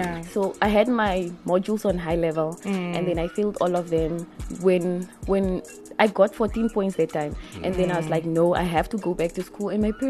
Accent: Katutura, Khomas, Namibia; Well, I grew up in Katutura.

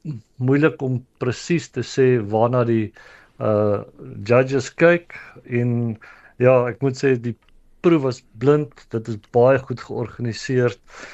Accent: Stellenbosch, Western Cape, South Africa; toe ek nou groot geword het op Stellenbosch in die 70s en 80s

